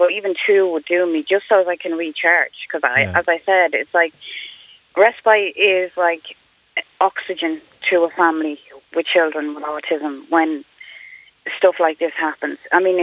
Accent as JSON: {"language": "English", "town": "Leixlip", "region": "Leinster", "country": "Ireland", "said": "I was from Leixlip in Kildare"}